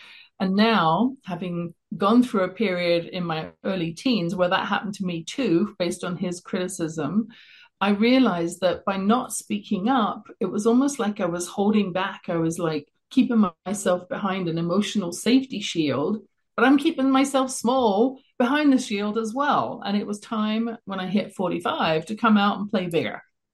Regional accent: England, United Kingdom; moved away as an adult; now in Canada; That's how I came from England to Canada, working for a British sales company

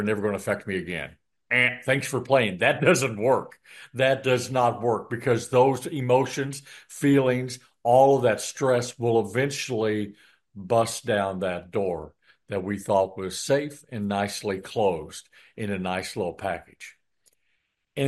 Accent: Illinois, United States; I grew up in Illinois.

